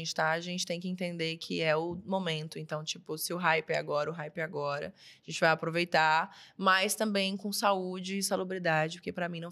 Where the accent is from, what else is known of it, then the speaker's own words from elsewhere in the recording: Florianópolis, Santa Catarina, Brazil; moved away; E também tem o lance de que, porra, eu sou de Floripa. Floripa é uma ilha